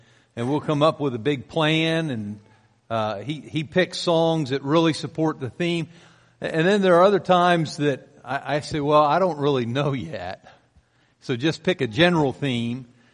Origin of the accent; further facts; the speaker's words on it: Pennsylvania, United States; I often think about just experiences growing up in Pennsylvania. I mentioned it this morning. We grew up on a hill.